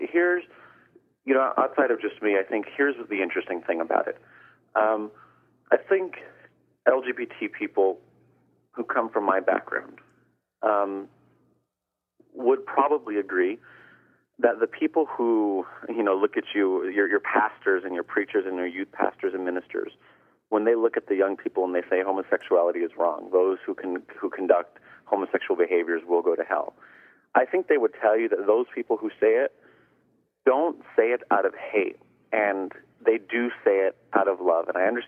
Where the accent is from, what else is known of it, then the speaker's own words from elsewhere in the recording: Las Cruces, New Mexico, United States; Well, I grew up in a small city in New Mexico, and actually the city that I grew up in is Las Cruces, and Las Cruces has a population of around 80,000 people